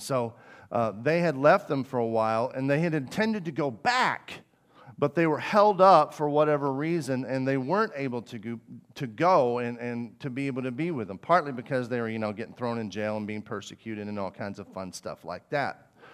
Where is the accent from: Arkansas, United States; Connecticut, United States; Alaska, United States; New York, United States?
Arkansas, United States; I'm from Arkansas, so I can do me a Bill Clinton.